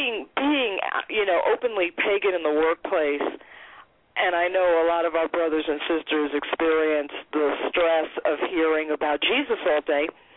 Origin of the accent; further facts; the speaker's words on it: New York, United States; I'm a New Yorker who had a Bible-thumping dad